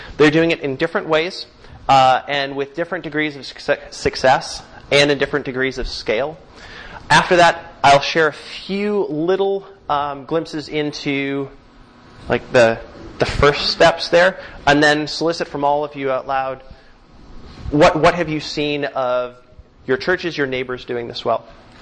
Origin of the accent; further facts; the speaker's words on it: Fargo, North Dakota, United States; There's another site in the works in my hometown of Fargo, North Dakota, which I hope will take off soon.